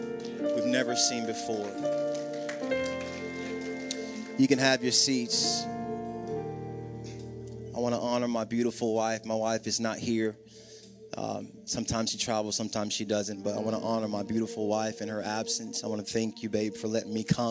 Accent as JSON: {"language": "English", "region": "South Carolina", "country": "United States", "said": "It's okay. I'm from South Carolina. South Carolina won it."}